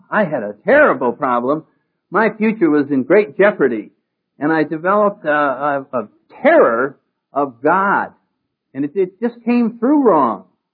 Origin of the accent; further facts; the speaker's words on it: New England, United States; And I come from New England, and I think my parents basically, like a lot of New Englanders, were raising me to be a snob